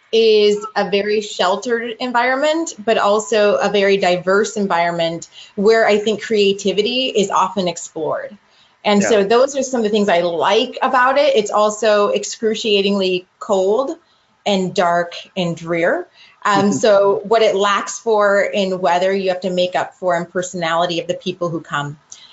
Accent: Berrien Springs, Michigan, United States; born there; I live in Berrien Springs because I was born in Berrien Springs.

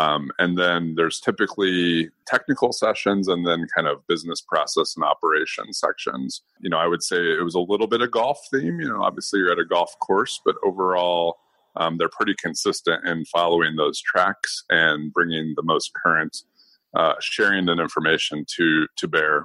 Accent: Indianapolis, Indiana, United States; So Indianapolis is my hometown and where I'm based out of.

